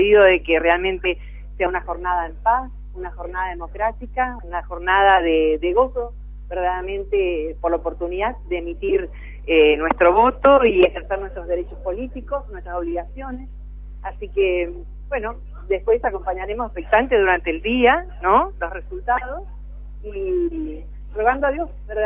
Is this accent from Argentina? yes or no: yes; Chaco, Argentina; Como buena chaqueña